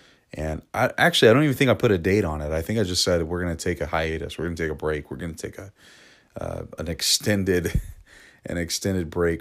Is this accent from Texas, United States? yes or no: yes; Euless, Texas, United States; It's actually the church that I grew up in Euless.